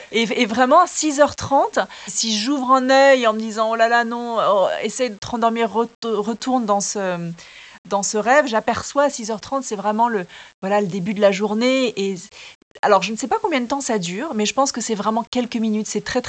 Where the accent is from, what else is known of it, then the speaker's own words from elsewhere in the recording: Tahiti, French Polynesia; now in Paris, France; J'ai eu une vie à Tahiti, mon enfance, là où je suis née, là où j'ai grandi. Une deuxième vie à Paris. Et ça fait 25 ans que je vis à Paris.